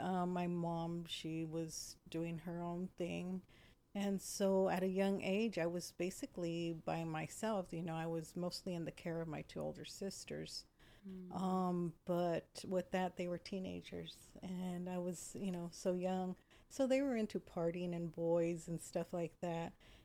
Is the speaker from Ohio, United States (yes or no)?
no; Watsonville, California, United States; also born or lived in Santa Cruz; I was born in Santa Cruz, California, raised in Watsonville, and I have three beautiful daughters.